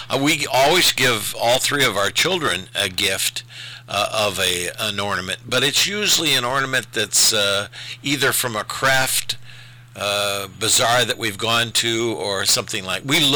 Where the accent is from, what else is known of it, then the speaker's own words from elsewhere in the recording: Indiana, United States; I'm a hillbilly from Indiana.